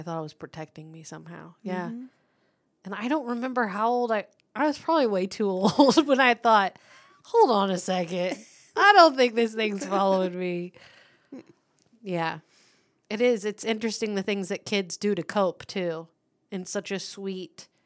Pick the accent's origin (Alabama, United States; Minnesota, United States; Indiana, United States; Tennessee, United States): Indiana, United States; Beech Grove; born there; I was born in St. Francis Hospital in Beech Grove, Indiana.